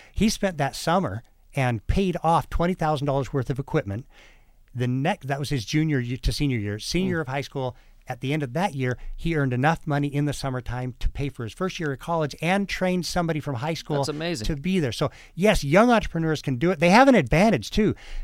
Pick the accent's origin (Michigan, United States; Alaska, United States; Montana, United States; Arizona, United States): Arizona, United States; Phoenix; I mean, I'm from Phoenix, Arizona, and in the magical, mythical bird Phoenix applies more to Detroit than it does to my hometown